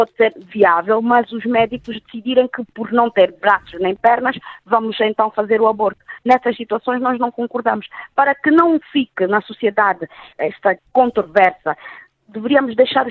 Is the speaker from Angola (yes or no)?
yes; Angola; somos angolanos e queremos efetivamente ter um Código Penal angolano